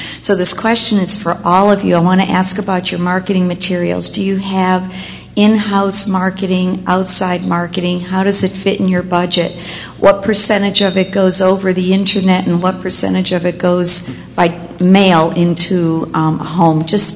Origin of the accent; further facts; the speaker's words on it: Dallas, Texas, United States; from Dallas, the chair of Women's Philanthropy Campaign.